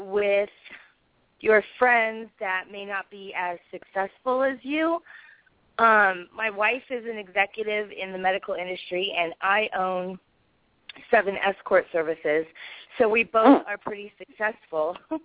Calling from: Arizona, United States; Hey. Good. I'm calling from Arizona

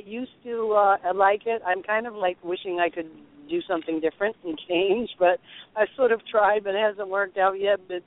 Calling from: Kissimmee, Florida, United States; Kissimmee area.

